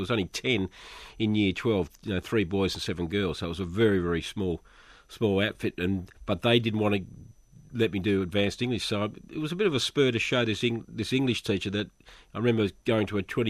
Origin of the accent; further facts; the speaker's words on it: Adelaide, South Australia, Australia; also born or lived in Collyambly; I was born in Adelaide, South Australia. I lived there till I was 13. Then my parents bought a rice farm out in the middle of the Riverina. So my teenage years was fighting snakes and growing rice out in a place called Collyambly, in an irrigation area.